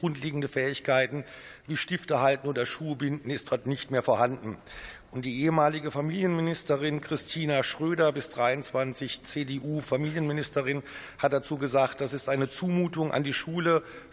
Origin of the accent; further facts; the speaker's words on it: Rhineland-Palatinate, Germany; ich komme aus dem Bundesland, die Rheinland-Pfalz, die Gräfenau-Schule ist bei uns nicht weit.